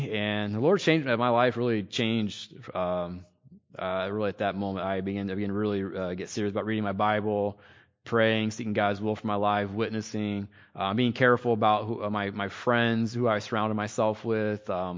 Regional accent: Lima, Ohio, United States; we are both from the Lima, Ohio area, and both saved at an early age.

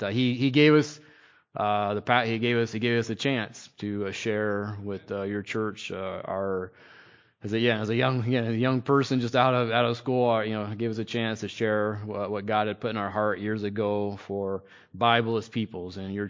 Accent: Lima, Ohio, United States; we are both from the Lima, Ohio area, and both saved at an early age.

